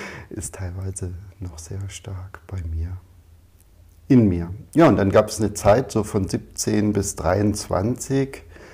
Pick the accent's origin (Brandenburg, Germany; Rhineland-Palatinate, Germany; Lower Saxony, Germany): Lower Saxony, Germany; Fallersleben; also born or lived in Wolfsburg; Geboren bin ich in Wolfsburg und aufgewachsen in Fallersleben. Das ist so ein kleines, beschauliches Örtchen.